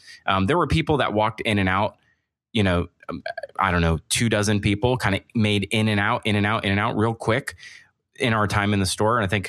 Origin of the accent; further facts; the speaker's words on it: Florida, United States; I'm from Florida, so this is like a big trip for me.